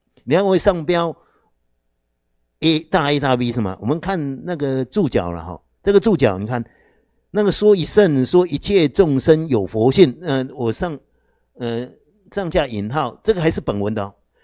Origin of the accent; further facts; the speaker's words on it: China; 我们中国人比较重视那个圆满嘛